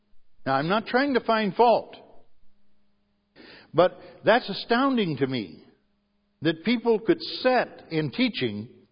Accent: Ohio, United States; moved away; We're actually both from Ohio. We were transplanted up here long enough ago to where we root for the Tigers.

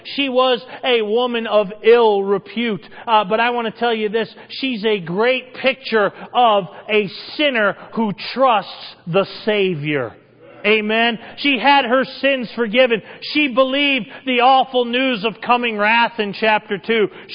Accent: Massachusetts, United States; I praise God for every time I get to go back to where I'm from. I'm from Massachusetts.

